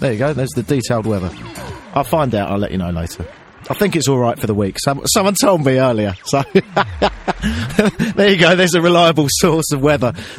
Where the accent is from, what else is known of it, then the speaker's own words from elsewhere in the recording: England, United Kingdom; So I'm English, right?